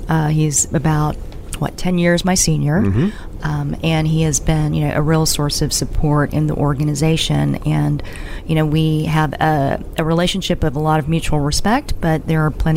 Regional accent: Dallas, Texas, United States; I grew up in the Dallas area, and, you know, succinctly remember, you know, even as far up as high school where the classes are quite large, there were probably only 3 Asians in my class.

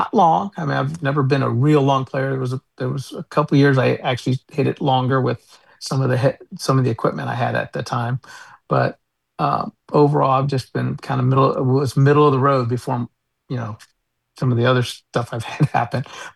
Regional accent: Las Vegas, Nevada, United States; You know, growing up in Vegas and being in Vegas, you have to hit down

